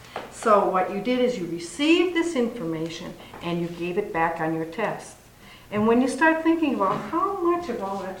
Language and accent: English; Minnesota, United States; born there; And I was born in Minnesota, but I've been working in Central America for the last 25 years